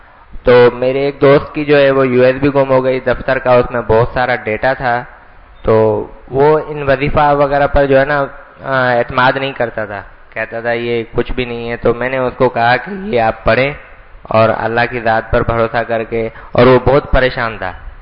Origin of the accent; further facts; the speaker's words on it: Sukkur, Sindh, Pakistan; اور میرا تعلق سکھر سے ہے, سندھ سے.